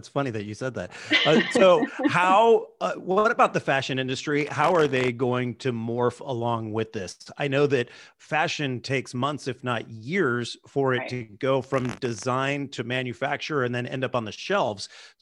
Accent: West Coast, United States; You know, I grew up on the West Coast.

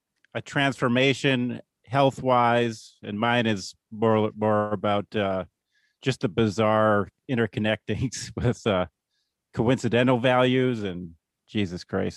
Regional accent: Midwest, United States; But, well, I'm from the Midwest, so.

